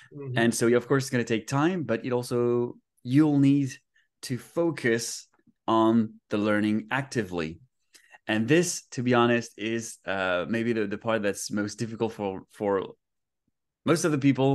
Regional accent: France; born there; first language French; English is a second language; I was born in France. I usually say that my native tongue is French, and my mother tongue is Japanese because my mother is literally Japanese. And so after that, I went to school in France

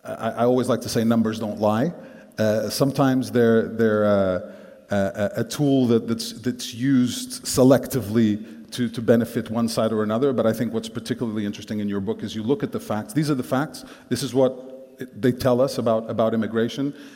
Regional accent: Portugal; moved away; And when I said I was from Portugal, first of all, they were confused because they didn't know where Portugal was.

